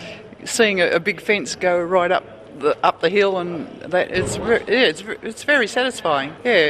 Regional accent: Foster, Victoria, Australia; I come from Foster in Victoria.

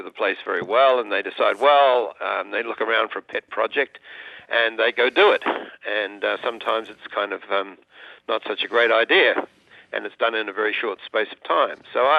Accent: United States; Well, I'm not sure about that, actually, as an American.

